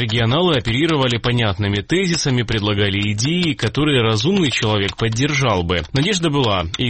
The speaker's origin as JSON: {"language": "Russian", "region": "Donbas", "country": "Ukraine", "said": "Все они, как и я, выходцы из Донбасса"}